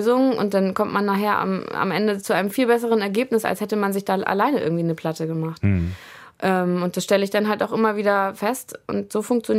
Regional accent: Lübeck, Schleswig-Holstein, Germany; Also ich komme aus Lübeck

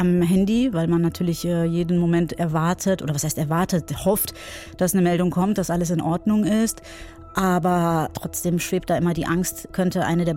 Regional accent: Cologne, North Rhine-Westphalia, Germany; also born or lived in Iran; Ich bin gebürtige Iranerin, in Köln aufgewachsen. Ich bin Schauspielerin und Unternehmerin aus Köln.

